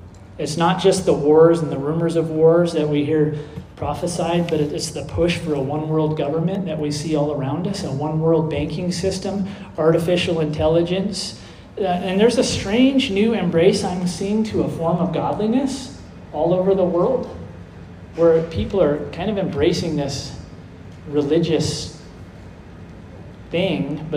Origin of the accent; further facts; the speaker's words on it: Oregon, United States; I grew up over in Oregon by Mount St. Helens